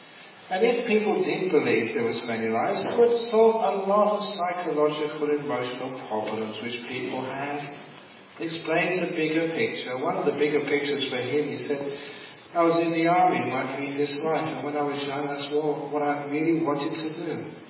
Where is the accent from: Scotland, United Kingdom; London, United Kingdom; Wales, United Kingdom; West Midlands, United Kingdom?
London, United Kingdom; now in Australia; I grew up in West London. I was born just in West London, spent a lot of time in the Western London suburb of Shepherd's Bush. So when I came to Australia